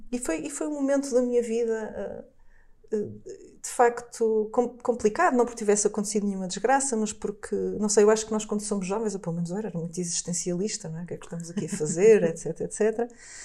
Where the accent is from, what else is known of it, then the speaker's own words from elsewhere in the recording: Porto, Portugal; Eu sou do Porto, e os arredores do Porto realmente acabam por ser um território bastante diferente da cidade do Porto, não é?